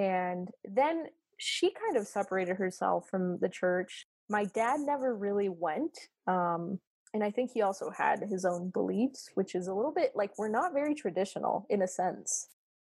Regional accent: Colorado, United States; also born or lived in Mexico; I am an American of Mexican descent. I am from the mountains of Colorado, born in Mexico, but I grew up all of my life here, first generation.

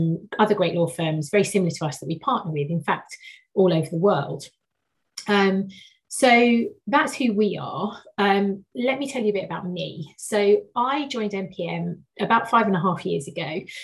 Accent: Dagenham, London, United Kingdom; also born or lived in Romford; The first thing is, I grew up in Dagenham and Romford.

